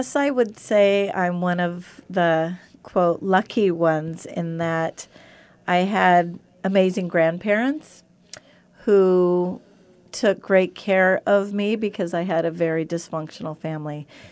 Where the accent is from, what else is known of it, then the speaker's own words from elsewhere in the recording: San Diego, California, United States; No, I grew up in San Diego.